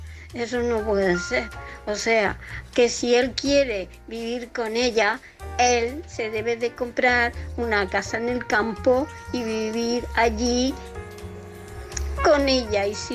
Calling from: Murcia, Region of Murcia, Spain; de Murcia.

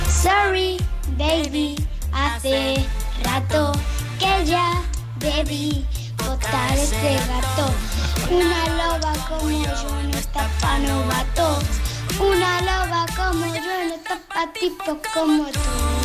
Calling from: Vigo, Galicia, Spain

